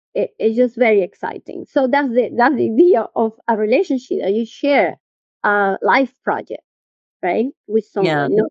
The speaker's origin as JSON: {"language": "English", "region": "Rio de Janeiro", "country": "Brazil", "tie": "born or raised there", "said": "Well, I grew up in Brazil, in Rio de Janeiro, right? So the first 7 years of my life were a symphony of happiness."}